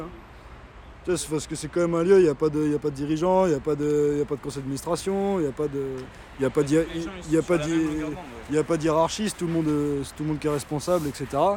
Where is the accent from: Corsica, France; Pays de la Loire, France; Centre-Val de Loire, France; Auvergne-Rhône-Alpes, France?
Centre-Val de Loire, France; Tours; je suis de Tours.